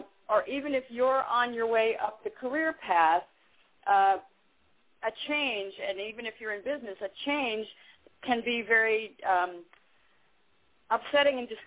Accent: Denver, Colorado, United States; also born or lived in Boulder; Sure. Yes, actually, I grew up in Colorado, in Denver, and then my family moved to Boulder when I was about to go into the ninth grade.

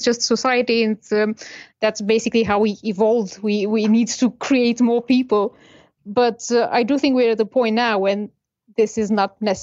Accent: Romania; now in United Kingdom; Hi, I'm dialing in from UK. I'm originally from Romania.

